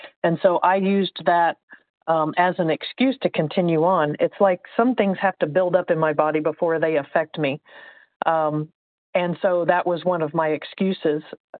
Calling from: Indiana, United States; I'm calling from Indiana, and I'm a recovered compulsive overeater.

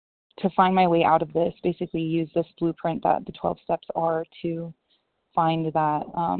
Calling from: Costa Rica; compulsive overeater. I am in Costa Rica, so I believe that's mountain time.

